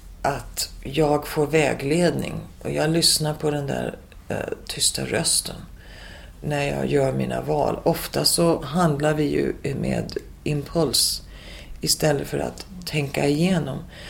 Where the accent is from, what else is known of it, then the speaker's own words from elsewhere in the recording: Sweden; Och jag var, bara hade gett mig på att jag var svensk och skulle behålla mitt språk.